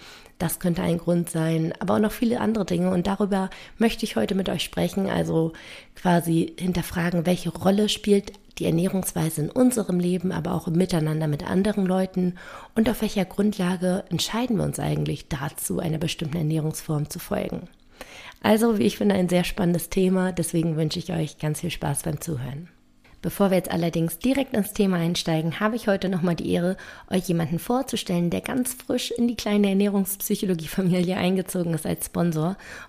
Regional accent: Berlin, Germany; wie einige von euch eventuell wissen, komme ich aus Berlin.

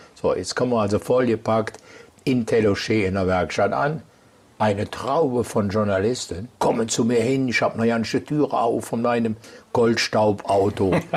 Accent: Aachen, North Rhine-Westphalia, Germany; Ja Mann, sage ich, ein Holländer, ich bin aus Aachen.

